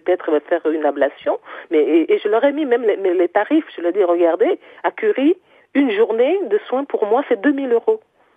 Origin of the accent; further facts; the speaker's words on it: Benin; now in France; ça faisait à peu près une dizaine d'années que j'étais retournée dans mon pays d'origine, le Bénin.